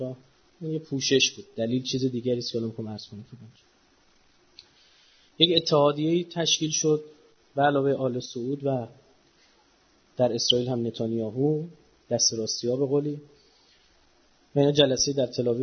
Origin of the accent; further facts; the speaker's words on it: Iran; ما خودم ایرانیم و جزی از جبهه مقاومت